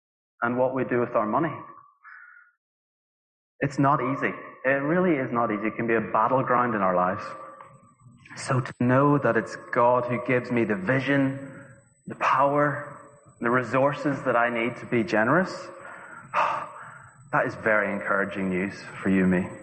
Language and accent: English; Northern Ireland, United Kingdom; I can be a very tight-fisted person, probably because I'm from Northern Ireland.